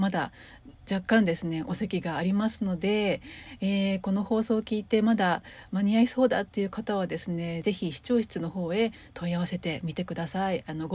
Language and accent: Japanese; Toyama, Japan; 私の地元富山のですね